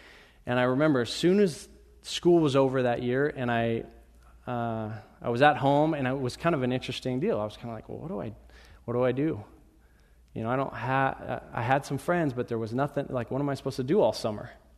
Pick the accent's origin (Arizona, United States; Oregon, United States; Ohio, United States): Oregon, United States; Medford; I grew up in Medford. But I went to South Medford High School because I was right on the border.